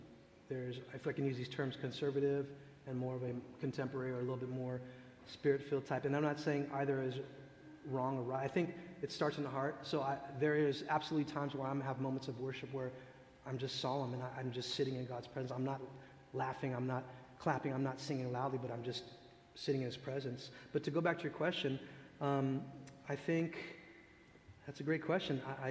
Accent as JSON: {"language": "English", "country": "Philippines", "first_language": "Tagalog", "second_language": "English", "said": "I know that's not Tagalog, which is my native language. That's not English."}